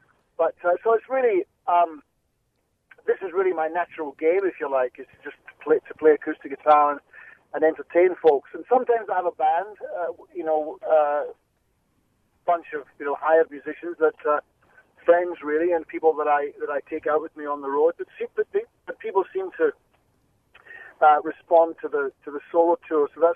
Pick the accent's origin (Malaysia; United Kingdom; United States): United Kingdom; Scotland; I think it comes from just being Scottish.